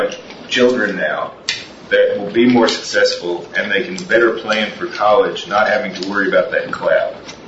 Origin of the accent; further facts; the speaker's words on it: Somerset, Kentucky, United States; I rarely receive messages from my hometown about events on this campus. I'm from Pulaski County, Somerset.